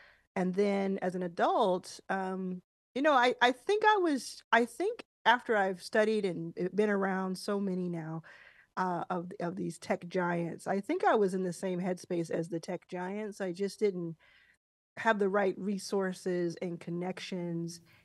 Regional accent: Dallas, Texas, United States; I was raised in Dallas

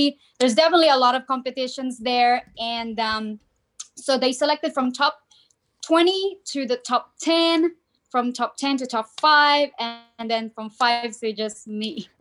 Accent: Philippines; moved away as an adult; now in Australia; I'm originally from Philippines. So my background is Filipino, full Filipino.

